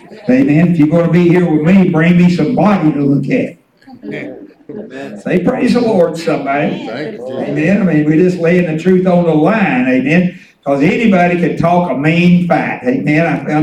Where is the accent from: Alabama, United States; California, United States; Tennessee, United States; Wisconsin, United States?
Alabama, United States; Ragland; I was born and raised down around Ragland, Alabama